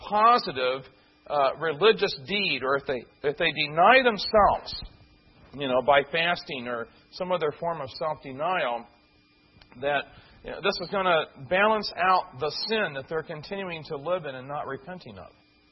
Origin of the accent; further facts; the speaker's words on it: Midwest, United States; as we call it where I grew up in the Midwest